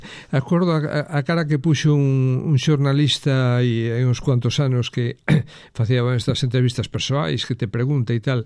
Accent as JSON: {"language": "Galician", "town": "Ferrol", "region": "Galicia", "country": "Spain", "said": "eu son de Ferrol, pero viaxei fora de Ferrol, coñezo moitos outros sitios, coñecín Ferrol en outros momentos"}